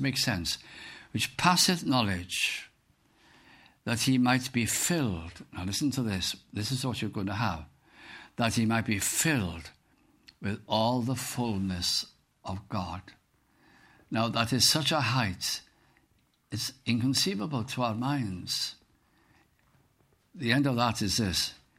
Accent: North West England, United Kingdom; also born or lived in Cardiff; I'd moved from Cardiff, where I was teaching, to my hometown in Lancashire, north of England.

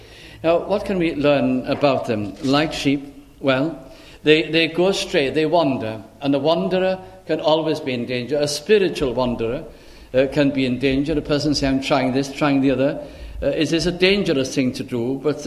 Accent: Manchester, North West England, United Kingdom; I was brought up in Manchester, and how could I be interested in sheep, really?

